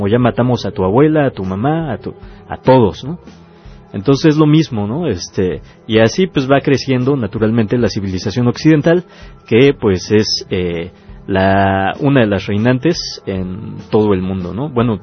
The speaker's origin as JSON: {"language": "Spanish", "country": "Mexico", "said": "Yo soy mexicano, mi pueblo mexicano ha estado ayudándole"}